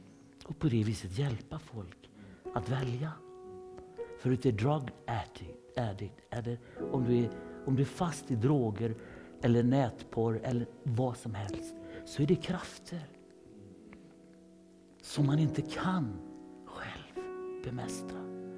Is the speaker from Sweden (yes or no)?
yes; Sweden; Men för jag är en blyg svensk.